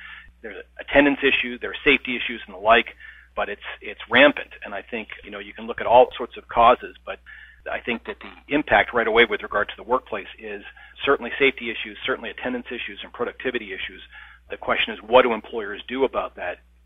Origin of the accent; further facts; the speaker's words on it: New Hampshire, United States; So as a result, many states, including my home state of New Hampshire, unemployment is hovering around 2.1%.